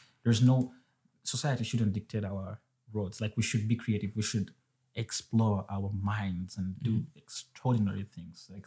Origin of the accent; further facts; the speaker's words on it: Uganda; I come from Uganda.